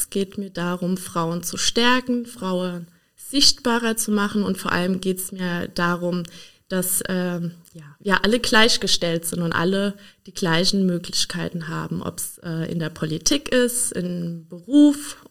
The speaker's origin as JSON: {"language": "German", "region": "Rhineland-Palatinate", "country": "Germany", "tie": "born or raised there", "said": "ich bin Pfälzerin. Ich komme aus dem Donnersbergkreis. Es ist eine wirklich sehr ländliche Region und mit vielen kleinen Dörfern sehr idyllisch. Ich lebe da im Prinzip mein ganzes Leben lang und habe da jetzt auch mit meiner Familie sozusagen ein Zuhause gefunden."}